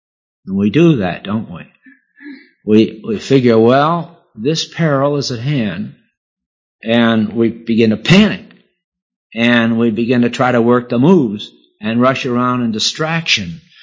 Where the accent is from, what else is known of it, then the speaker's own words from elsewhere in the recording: New York, United States; I was raised in Long Island Sound, almost on the beach.